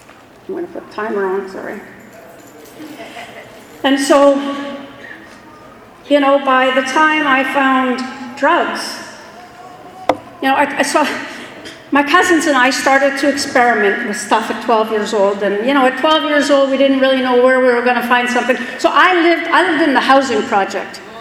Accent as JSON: {"language": "English", "region": "Quebec", "country": "Canada", "said": "at 15 years old, I'm from Quebec, and if you know anything about Quebec, you can drink at 18."}